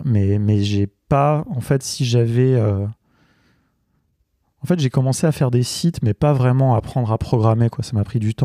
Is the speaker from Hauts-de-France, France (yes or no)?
no; Paris, Île-de-France, France; J'habite en face. Mes parents n'habitent pas loin. Voilà, moi, j'ai vraiment grandi à Paris